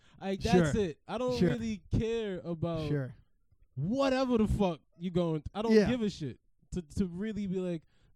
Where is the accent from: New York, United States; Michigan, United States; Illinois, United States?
New York, United States; I grew up in New York my whole life